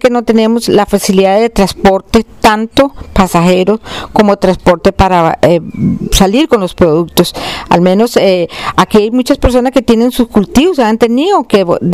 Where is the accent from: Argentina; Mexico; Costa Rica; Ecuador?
Costa Rica; Cartago; moved away; vengo de la zona de Cartago. Me gustaba mucho este clima, me vine a vivir aquí hace 12 años